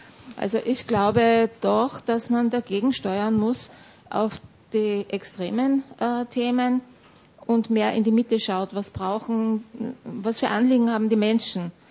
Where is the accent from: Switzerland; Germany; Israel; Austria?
Austria; Linz, Upper Austria; Ich bin Linzerin seit Geburt und 20 Jahre lang war ich islamische Religionslehrerin.